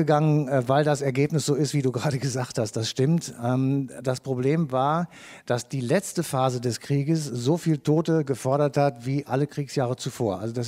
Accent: Cologne, North Rhine-Westphalia, Germany; Wir kommen aus Köln

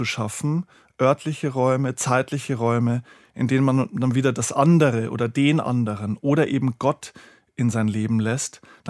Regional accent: Bavaria, Germany; ich bin im Bayerischen Wald, in Kleinstadt groß geworden

